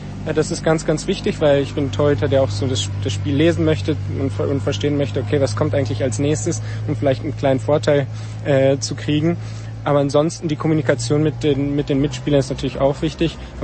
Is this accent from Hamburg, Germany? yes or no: no; Düsseldorf, North Rhine-Westphalia, Germany; born there; ich bin in Düsseldorf geboren